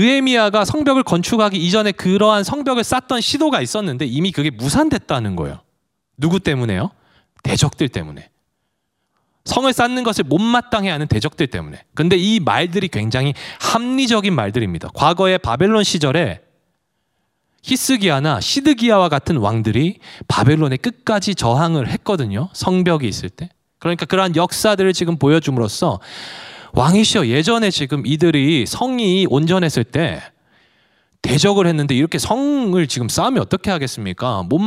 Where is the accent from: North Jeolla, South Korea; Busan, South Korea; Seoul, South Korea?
Busan, South Korea; also born or lived in Ulsan; 여러분 제가 부산 사람인 걸 아시겠습니까? 말을 너무 사투리를.